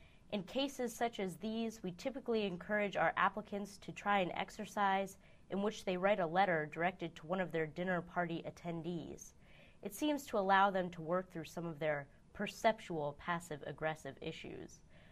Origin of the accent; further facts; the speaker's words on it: United States; because as an American, you can't say, 9/11 is irrelevant to me.